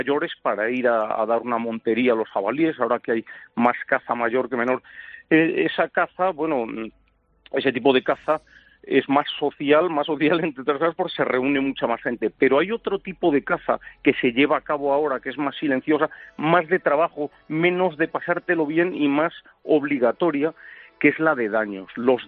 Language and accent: Spanish; Valladolid, Castile and León, Spain; en mi tierra, Valladolid, norte de Burgos, por ahí todavía están muy cortitas